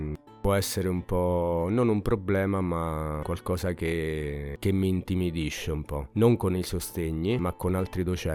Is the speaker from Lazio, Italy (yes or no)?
yes; Castrocielo, Lazio, Italy; Sono cresciuto a Castrocelo, paesino di 4.000 anime in provincia di Frosinone.